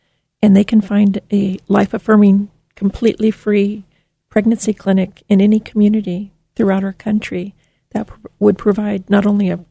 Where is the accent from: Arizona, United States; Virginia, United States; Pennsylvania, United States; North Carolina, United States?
Arizona, United States; Yuma; I grew up in Yuma, Arizona.